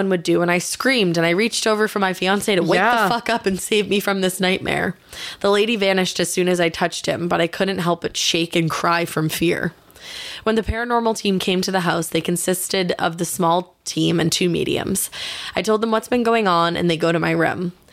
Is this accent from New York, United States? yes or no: no; Louisiana, United States; Did I mention I'm originally from Louisiana?